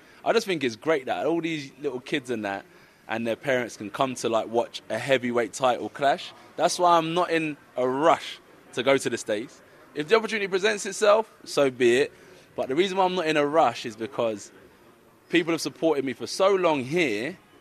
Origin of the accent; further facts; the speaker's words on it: Watford, East of England, United Kingdom; people that I grew up with in Watford